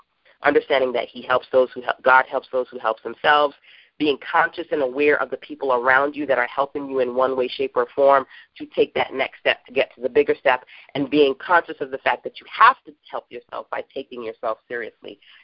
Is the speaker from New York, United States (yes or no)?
yes; New York City, New York, United States; so much fun because I am a native New Yorker.